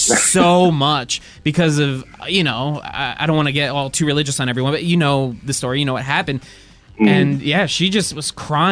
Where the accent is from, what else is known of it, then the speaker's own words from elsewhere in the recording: New Jersey, United States; My mom hated going to the beach because I'm from New Jersey. So we're right there on the Jersey Shore.